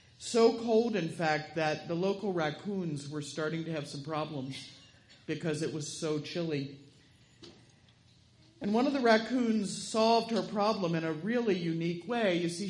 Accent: Kentucky, United States; Some of you may know I came here from Kentucky, which is considerably warmer than it is here.

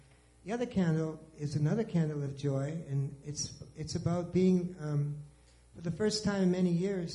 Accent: Boston, Massachusetts, United States; I have such loving, fond memories of all my Jewish friends that I grew up with in Boston that were so very kind and loving to me in my adolescent years

